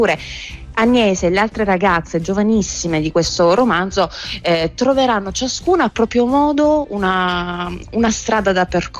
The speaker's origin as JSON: {"language": "Italian", "region": "Apulia", "country": "Italy", "tie": "born or raised there", "also_born_or_lived": "many Italian cities", "said": "Io penso, pur avendo vissuto, no, in tante città d'Italia, penso di non conoscere nessun altro luogo bene come conosco il Salento."}